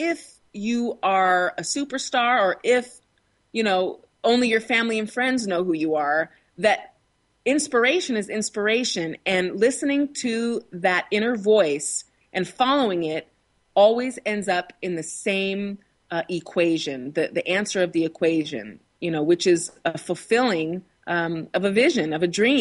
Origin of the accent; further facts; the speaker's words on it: Washington, United States; And so I endeavored to create something like that here in my hometown without any means in the beginning